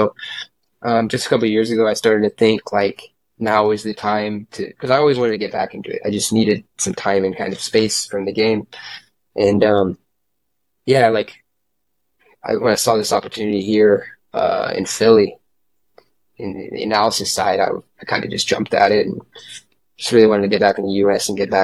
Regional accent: Sunshine Coast, Queensland, Australia; born there; I was born in the Sunshine Coast and played with the club there.

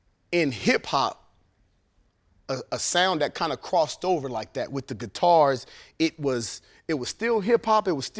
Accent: California, United States; I'm from Cali, so I was on the hyphy.

